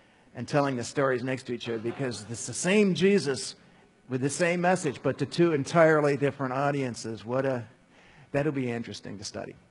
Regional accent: Scotland, United Kingdom; I'm Scottish.

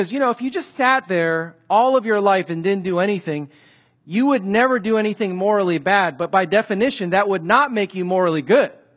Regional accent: Chicago, Illinois, United States; I remember being pretty young growing up in Chicago, and sometimes my parents would take me to the nice, beautiful suburbs of Chicago.

